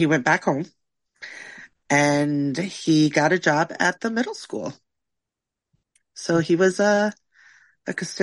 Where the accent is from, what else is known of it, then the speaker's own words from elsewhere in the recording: Wappingers Falls, New York, United States; also born or lived in Poughkeepsie; I was born in Poughkeepsie, raised in Wappingers, so it's like just north or just south of Poughkeepsie.